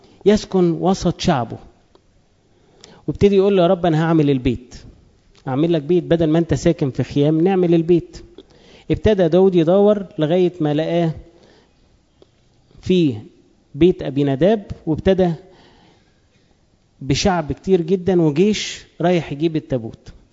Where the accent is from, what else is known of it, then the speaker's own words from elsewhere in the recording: Egypt; واحنا كمصريين عندنا عادة لو واحد ضحك شوية يقول لك ايه؟